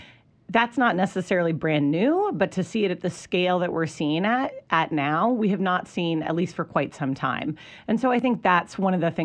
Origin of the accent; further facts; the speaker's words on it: Florida, United States; but I'm from Florida. I was 17 and couldn't vote